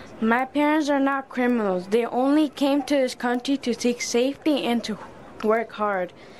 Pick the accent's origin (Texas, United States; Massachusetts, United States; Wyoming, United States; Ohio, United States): Massachusetts, United States; Boston; born there; I am 12 years old. I am a U.S. citizen, and I was born in East Boston.